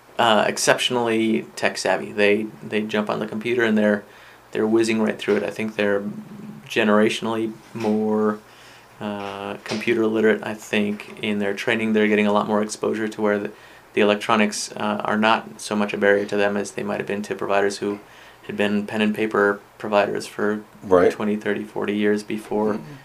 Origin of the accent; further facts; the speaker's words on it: Albuquerque, New Mexico, United States; No, I mean, I grew up in Albuquerque. He was my doc since I was a little kid, lived down the street from me.